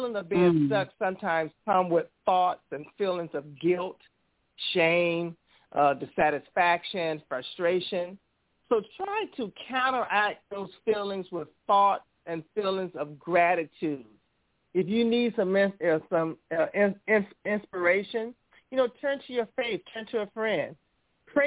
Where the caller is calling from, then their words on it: Charleston, South Carolina, United States; I am from Charleston, South Carolina.